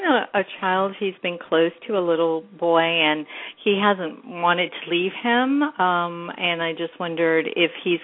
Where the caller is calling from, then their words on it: California, United States; I'm calling from California.